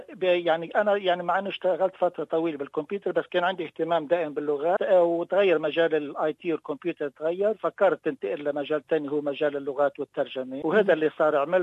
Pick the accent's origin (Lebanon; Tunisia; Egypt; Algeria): Lebanon; South Lebanon; also born or lived in Beirut / Bulgaria; now in Australia; طبعا مواطن من مواليد لبنان، درست الدراسة الثانوية يعني بين جنوب لبنان وبيروت، وسافرت بلغاريا درست هندسة كمبيوتر